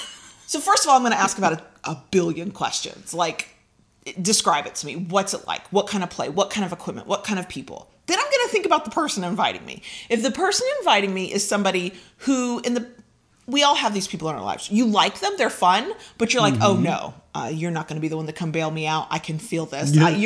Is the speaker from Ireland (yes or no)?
no; United States; I can't help it. I'm American, so I'm going to be that American at some point.